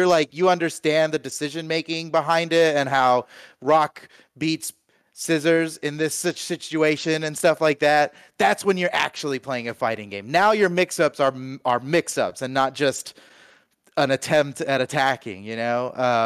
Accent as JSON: {"language": "English", "town": "Miami", "region": "Florida", "country": "United States", "tie": "born or raised there", "said": "I grew up in South Florida, in Miami, you know, straight up. From like 5 years old, I grew up in Miami. I'm half Cuban and my family all speak Spanish and I never really learned Spanish somehow."}